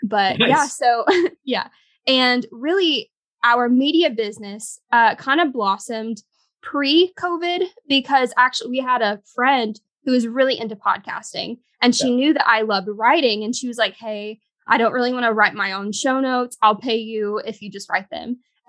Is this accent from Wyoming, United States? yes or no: no; Arkansas, United States; we're both from Arkansas.